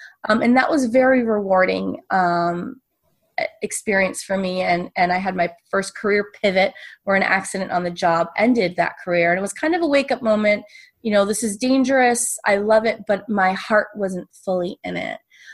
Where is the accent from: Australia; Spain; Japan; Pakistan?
Spain; born there; English is a second language; I'm Latina and I was born in Spain. So English is my second language.